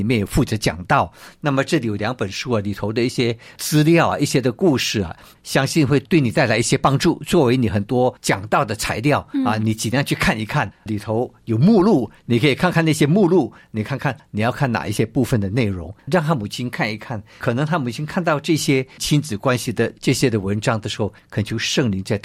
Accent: China; 我们中国人常说解铃还需系铃人，对吧？

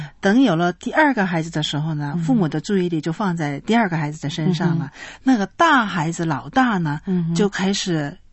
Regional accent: China; 我们中国人有一个很不好的这个想法，重男轻女啊。

